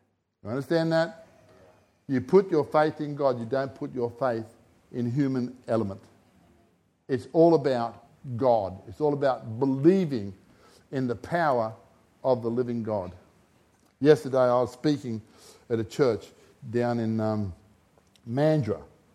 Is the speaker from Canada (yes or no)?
no; England, United Kingdom; I'm English.